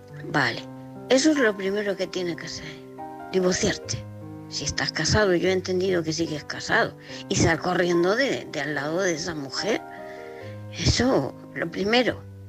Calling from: Murcia, Region of Murcia, Spain; de Murcia.

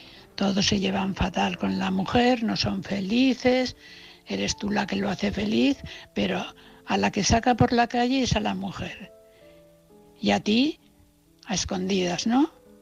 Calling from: Valencia, Valencian Community, Spain; de Valencia.

